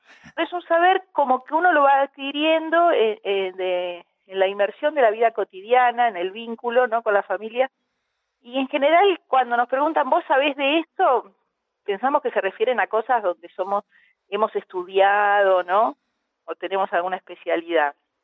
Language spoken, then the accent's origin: Spanish; Córdoba, Argentina; now in Buenos Aires, Argentina; yo soy cordobesa y en mi familia, en mi infancia usábamos plantas también. Después cuando nos vinimos a Buenos Aires, dejamos de consumirlas.